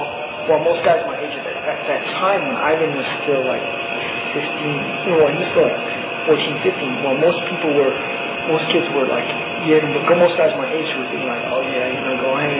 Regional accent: Philippines; at one point I never really thought about, okay, I'm Filipino doing this, but now it feels good to be able to say

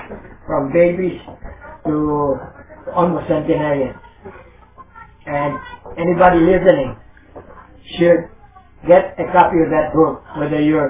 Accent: Cebu, Central Visayas, Philippines; Even the Cebuanas, I'm from Cebu.

